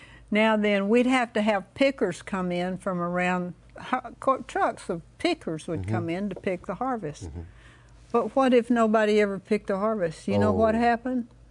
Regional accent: Arkansas, United States; I was raised in Southwest Arkansas. My granddaddy had peach orchards.

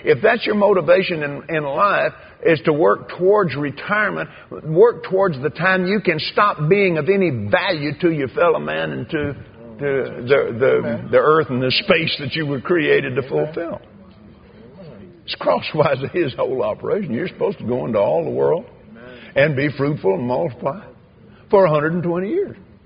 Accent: the South, United States; He comes from Great Britain. I come from the South, and you come from New England.

